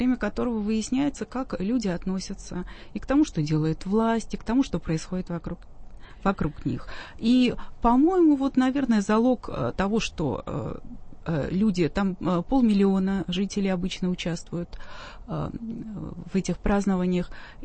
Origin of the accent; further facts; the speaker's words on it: Moscow, Russia; мы москвичи, мы вышли показать друг другу, как мы друг друга любим, как мы любим свой город.